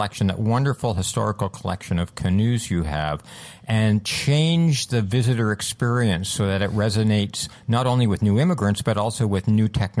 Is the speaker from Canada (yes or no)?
yes; Canada